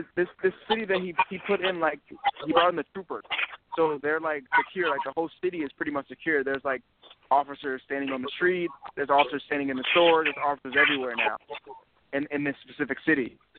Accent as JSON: {"language": "English", "town": "Chicago", "region": "Illinois", "country": "United States", "said": "Yeah, so I'm from Chicago, actually."}